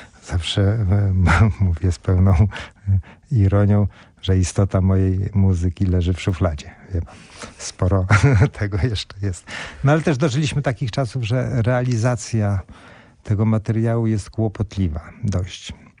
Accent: Gdańsk, Pomeranian Voivodeship, Poland; moved away as an adult; now in Warsaw, Poland; jak się nie dostałem na studia, że wyjechałem z Gdańska do Warszawy.

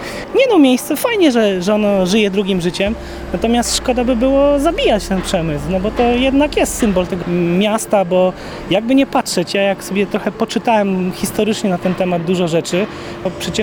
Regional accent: Gdańsk, Pomeranian Voivodeship, Poland; no ja jako gdańszczanin to też chciałem pokazać trochę tego miasta moim znajomym nowo poznanym.

